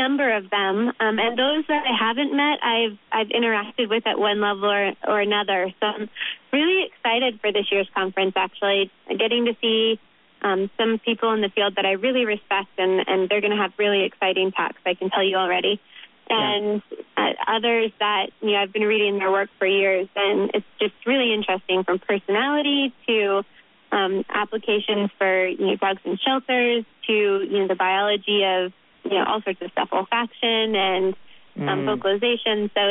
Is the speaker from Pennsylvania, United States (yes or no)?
no; Florida, United States; moved away as an adult; now in Oregon, United States; Originally, I'm from Florida.